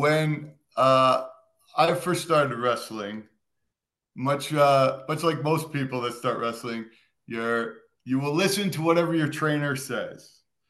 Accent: Sacramento, California, United States; I am from Sacramento, California. My passport is blue.

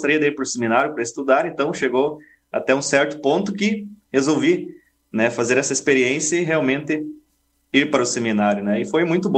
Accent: Entre-Ijuís, Rio Grande do Sul, Brazil; Primeiramente, sou natural de Entre Juiz, né, uma cidadezinha lá no Rio Grande do Sul.

